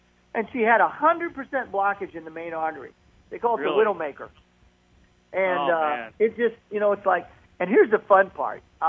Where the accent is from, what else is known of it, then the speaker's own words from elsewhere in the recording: Peoria, Illinois, United States; Back in the E-band days, and I was, my hometown was Peoria.